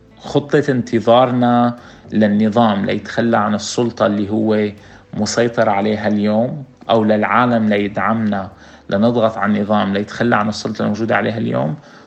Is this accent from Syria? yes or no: yes; Syria; مطلوب منا منظومات حقيقية تحكمنا نحن كسوريين